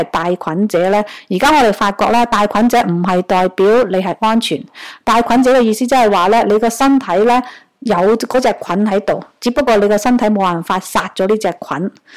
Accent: China; 尤其是我哋中国人咧，就要啊要明白呢

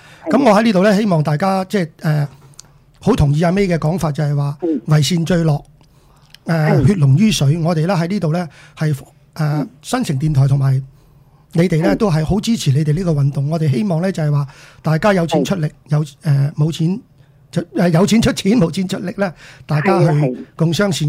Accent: China; 我相信我们中国人在这个地方生活呢，我们都会很关心本地的义务的工作。

